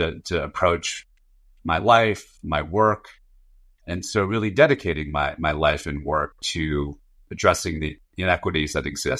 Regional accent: Storrs, Connecticut, United States; I grew up in Storrs, Connecticut, home of the UConn Huskies, basketball capital of the world, if anyone is a fan of college basketball. I grew up as in an immigrant family. My parents moved here from South Korea in the 70s.

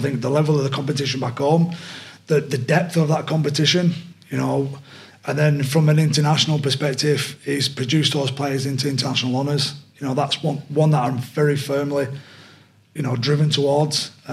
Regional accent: Ireland; But there was always that missing factor of being Irish for me, you know. And understanding your own culture is a big thing

